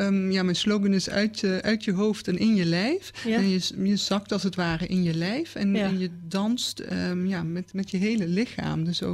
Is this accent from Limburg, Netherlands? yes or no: yes; Limburg, Netherlands; accent: Limburg; now in Weesp, Netherlands; 39 jaar. Ik woon ruim 5 jaar in Weesp. Ik heb een Limburgse achtergrond. Dat hoor je wel in mijn accent, denk ik.